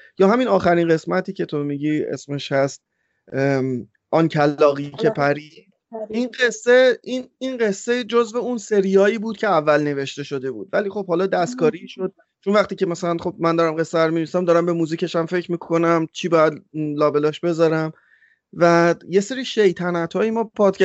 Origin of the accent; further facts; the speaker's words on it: Iran; چون ببین ما آخر ایرانیم دیگه